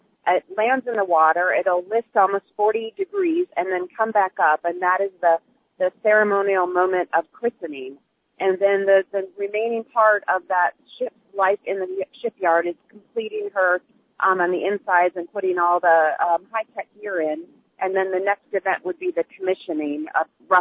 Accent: Northfield, Minnesota, United States; I'm a Minnesotan, Jeff, and obviously a proud native of Northfield. I'm proud to have my parents … still there in Northfield.

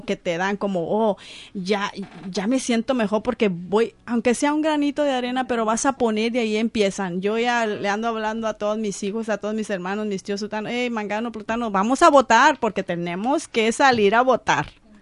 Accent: Mexico; Pero nosotros como mexicanos sí podemos.

